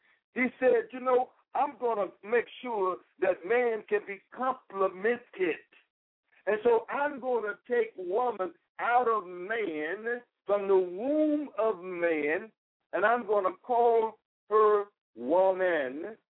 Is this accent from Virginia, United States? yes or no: no; Mississippi, United States; I was upset when I grew up in Mississippi because there was a dentist there